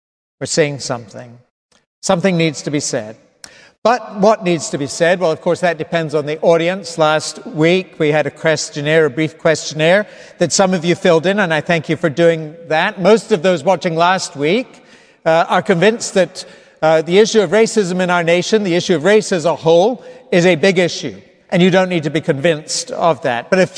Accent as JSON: {"language": "English", "region": "Scotland", "country": "United Kingdom", "tie": "born or raised there", "said": "I began by telling you a little bit about my own experience growing up in Scotland"}